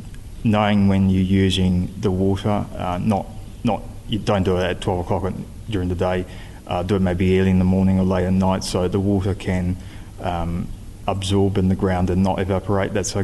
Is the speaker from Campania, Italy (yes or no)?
no; Venice, Veneto, Italy; now in New Zealand; So I was born and raised in Venice